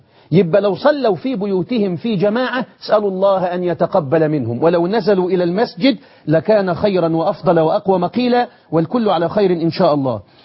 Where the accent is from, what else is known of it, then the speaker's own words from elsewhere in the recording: Egypt; زي ما بيقول عندنا في مصر كده.